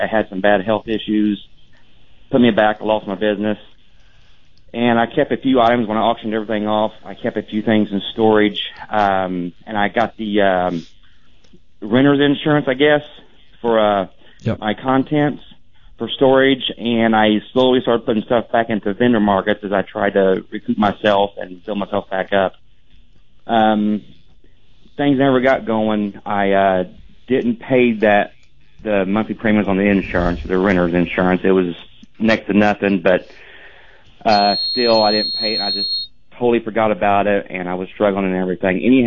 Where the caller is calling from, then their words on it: West Virginia, United States; Hey, I'm calling from West Virginia, so I don't know if you can help me out or not